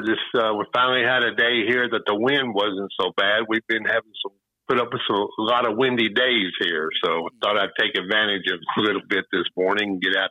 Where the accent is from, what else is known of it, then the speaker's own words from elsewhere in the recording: West Virginia, United States; I was born in West Virginia. My dad was a coal miner, and we lived and pretty much vacationed, stayed on a river in West Virginia called New River.